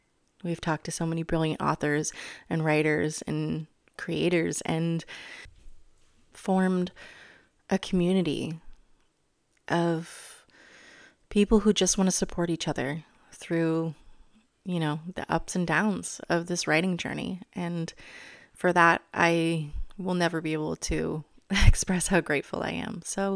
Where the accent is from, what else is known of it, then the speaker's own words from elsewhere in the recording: Canada; as Canadian authors, we both understand the just kind of like the constant like hustle